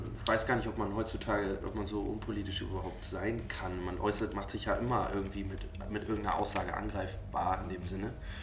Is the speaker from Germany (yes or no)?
yes; Lower Saxony, Germany; aus dem Norden von Niedersachsen, Nordwesten von Niedersachsen kommen, von der Nordseeküste im Grunde mehr oder weniger weg, kann man ja durchaus auch sich als Norddeutscher identifizieren. Und das tun wir auch ganz stark. Wir sind sehr verwurzelt in unserer Heimat.